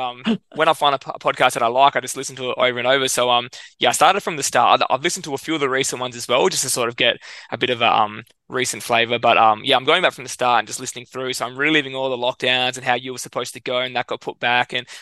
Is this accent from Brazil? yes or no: no; Australia; born there; Generally, someone will ask someone like myself whether you've even got parents born in Italy, and you just say Italian even though you're born here.